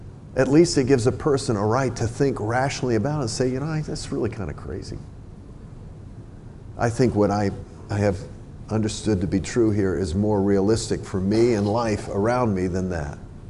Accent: the South, United States; born there; I was born in the South. Everybody and their brother was a Christian.

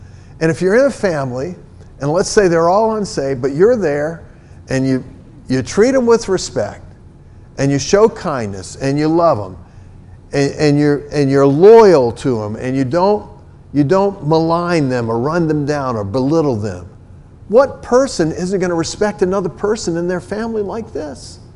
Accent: the South, United States; Believe me, I was raised in the South.

